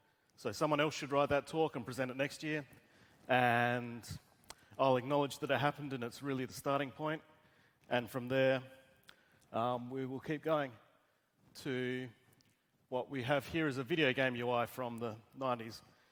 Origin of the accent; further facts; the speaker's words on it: Adelaide, South Australia, Australia; I'm from Adelaide, Australia. That's why you can't understand my English.